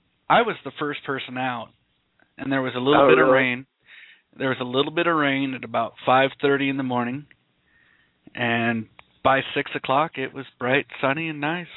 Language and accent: English; Seattle, Washington, United States; now in Portland, United States; Here in Portland, we're surrounded by rivers. You know, like I said, I grew up in Seattle where you're surrounded by lakes.